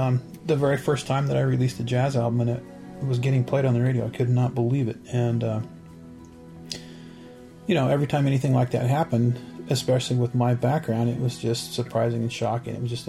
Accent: Farmington, New Mexico, United States; The Navajo Reservation is just 30 minutes from my hometown.

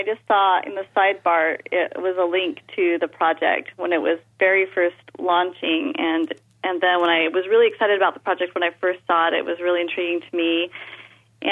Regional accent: Utah, United States; You know, I grew up in Utah. I'm the oldest of 12 children.

